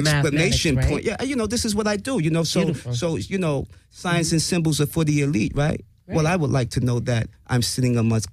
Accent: Brooklyn, New York, United States; And my hometown is NYC, Brooklyn, New York. How about that? Peace and love, Brooklyn.

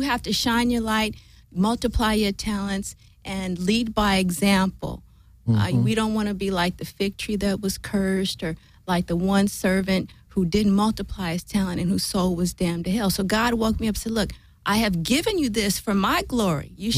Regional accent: Inglewood, California, United States; born there; I was born here in Inglewood. I went to private schools all my life except for third grade.

